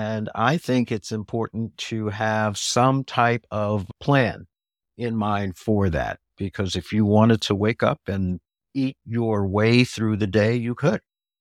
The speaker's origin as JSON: {"language": "English", "town": "Washington", "country": "United States", "tie": "born or raised there", "said": "right now in my hometown of Washington, it's in the 30s."}